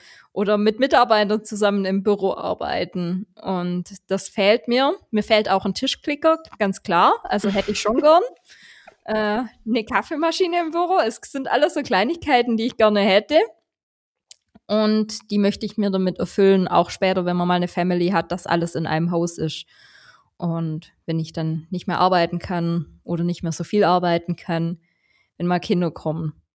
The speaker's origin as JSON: {"language": "German", "region": "Swabia", "country": "Germany", "said": "Ich als Schwabe lob ihn gerne."}